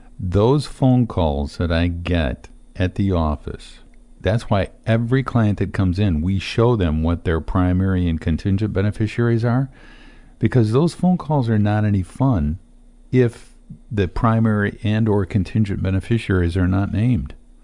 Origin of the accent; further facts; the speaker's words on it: France; accent: French; English is a second language; My French accent here, I can't help it, you know.